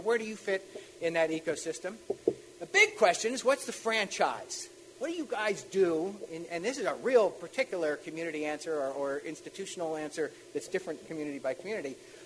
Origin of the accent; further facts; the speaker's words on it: New York, United States; born there; because as you can tell, I'm a native Northeasterner. I'm a New Yorker by birth.